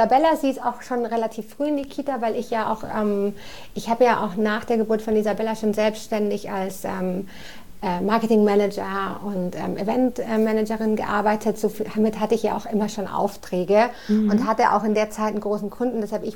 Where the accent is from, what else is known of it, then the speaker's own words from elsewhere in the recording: Spain; German is a second language; ich bin ja Spanierin, Winter ist immer sehr schwer für mich hier.